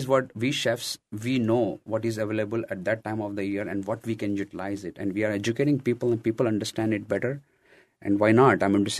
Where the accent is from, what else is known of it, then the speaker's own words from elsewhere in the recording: Hyderabad, Telangana, India; I'm from India. I'm southern part of India. I was born in a city called Hyderabad.